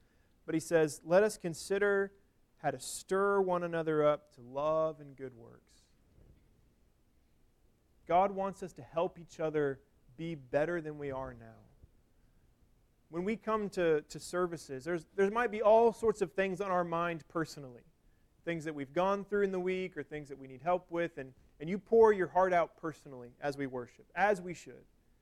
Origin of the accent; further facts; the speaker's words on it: Missouri, United States; it would snow every winter where I grew up in Missouri.